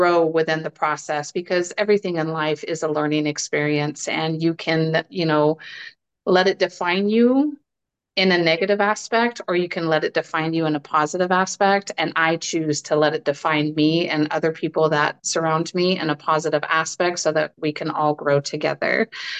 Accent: Arizona, United States; Growing up in Arizona, it gave me just a small portion of what the world looked like growing up in a small town.

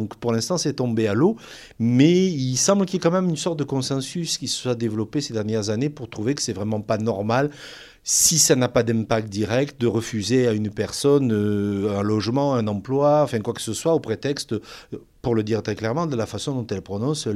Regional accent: Provence-Alpes-Côte d'Azur, France; accent: southern French; je viens d'une région, la Provence, où on a une langue régionale, où quand on a appris le français dans la génération de mes grands-parents, on l'a coloré de notre langue et du coup on a développé ce fameux accent méridional bien connu

